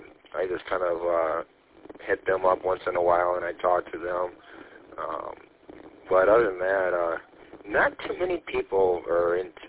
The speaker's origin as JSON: {"language": "English", "town": "Emily City", "region": "Michigan", "country": "United States", "tie": "born or raised there", "lives_now": "Mayville, United States", "said": "I grew up in Emily City, Michigan, and parents got divorced when they got divorced, I moved out to Mayville, Michigan, and that's currently where I'm staying at right now"}